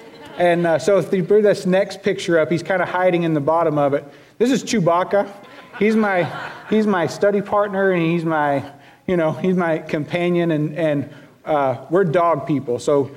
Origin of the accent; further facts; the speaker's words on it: Southern United States, United States; accent: southern; I haven't lost my southern accent yet, you can tell. We just moved up here this past summer